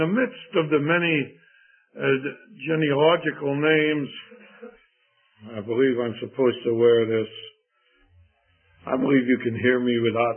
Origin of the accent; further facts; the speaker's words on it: Pennsylvania, United States; moved away; When I was very young, all the way to the time that I moved from Pennsylvania, the city in which I lived had a Bible conference every month.